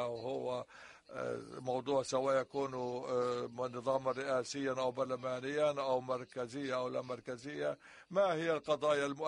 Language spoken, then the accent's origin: Arabic; Egypt; أنا طالب وباحث من مصر، أتيت هنا صدفة